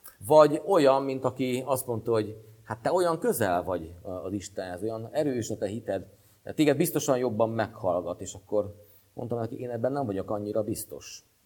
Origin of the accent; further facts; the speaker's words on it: Békéscsaba, Békés, Hungary; Én ugye békéssavai származású vagyok